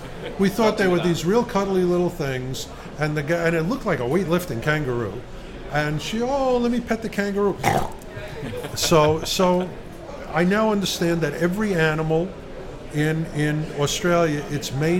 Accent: United States; I'm an American. We, like, shot these people.

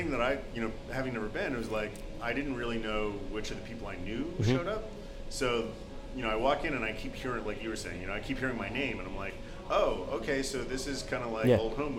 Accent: New York City, New York, United States; I'm a New York boy, right? I'm from the Bronx.

